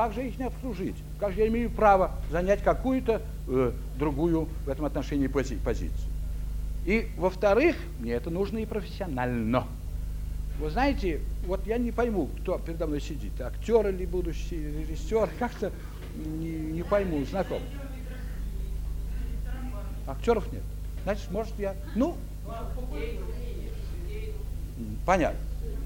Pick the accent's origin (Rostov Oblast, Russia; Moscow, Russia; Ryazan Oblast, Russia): Moscow, Russia; Я москвич, понимаете